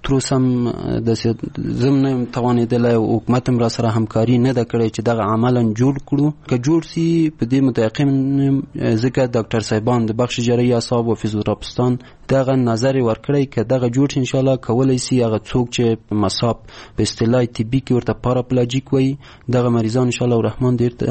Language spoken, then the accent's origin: Pashto; Kabul, Afghanistan; ولایتم کابل ده، ولسوالی پغمان ده